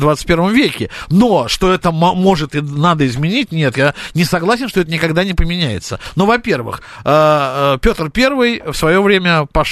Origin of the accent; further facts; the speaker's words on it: Saint Petersburg, Russia; я петербуржец, но жил в Москве